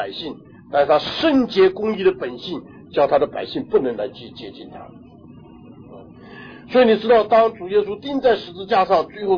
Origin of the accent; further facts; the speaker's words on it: China; 我们中国人讲这个飞蛾扑火